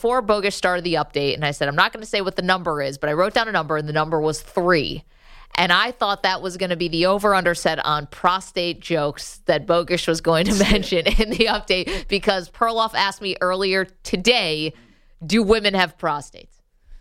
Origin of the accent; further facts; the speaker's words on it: New York, United States; I grew up right near Syracuse.